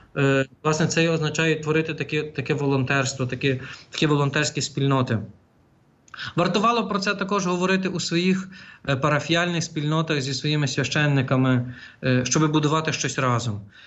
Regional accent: Ivano-Frankivsk, Ivano-Frankivsk Oblast, Ukraine; я є родом з Івано-Франківська

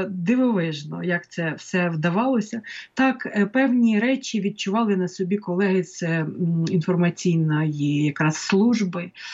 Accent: Pyriatyn, Poltava Oblast, Ukraine; я ж з Полтавщини, з Гоголівського краю, у нас там всяке бувало.

